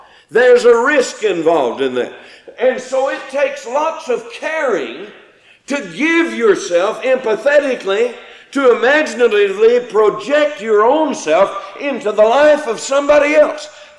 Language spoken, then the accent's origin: English; Texas, United States; When I was a young fellow growing up in West Texas, we used to watch the cowboys when they'd come to town